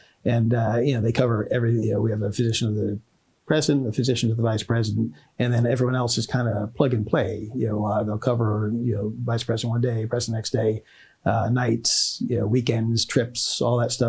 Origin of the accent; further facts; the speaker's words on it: Tinton Falls, New Jersey, United States; You know, I grew up in Tinton Falls, New Jersey. Went to Monmouth Regional High School.